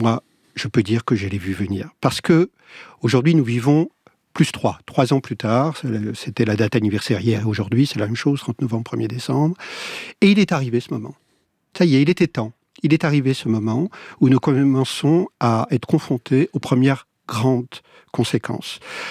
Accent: Antony, Île-de-France, France; quand j'étais gamin, j'ai grandi à Antony

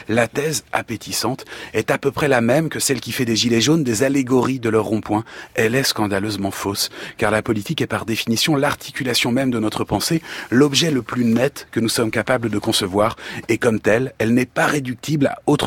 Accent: France; En tant que Français

